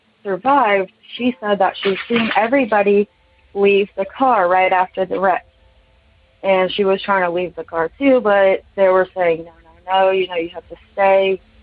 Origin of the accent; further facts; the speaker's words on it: Kansas, United States; I'm from Kansas.